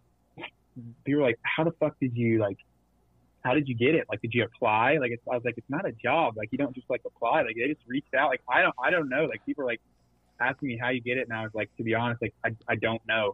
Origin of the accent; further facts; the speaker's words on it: Lexington, Kentucky, United States; Yeah, I'm from Lexington, Kentucky.